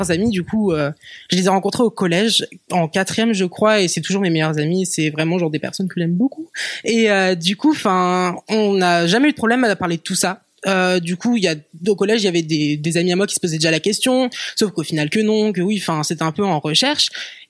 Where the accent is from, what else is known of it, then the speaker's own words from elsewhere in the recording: Rennes, Brittany, France; J'ai grandi à Rennes, en Bretagne.